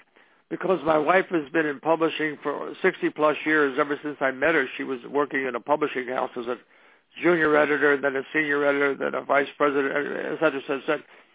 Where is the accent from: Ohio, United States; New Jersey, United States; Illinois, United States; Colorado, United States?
New Jersey, United States; Ocean City; when I was born and reared in Ocean City, New Jersey, there weren't many Italian people around.